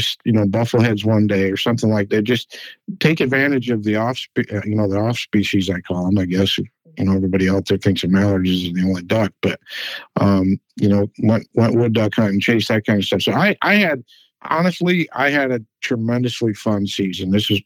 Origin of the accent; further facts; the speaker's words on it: Michigan, United States; I grew up in Michigan and we raised ducks, but most of them are wood ducks and mallards and a few teal and stuff.